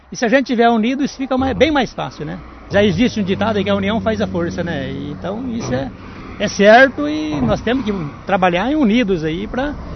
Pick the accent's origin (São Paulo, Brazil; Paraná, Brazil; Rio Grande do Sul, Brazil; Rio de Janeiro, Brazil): Paraná, Brazil; Itambaracá; Nós somos naturais aqui em Itambaracá e gostamos dessa cidade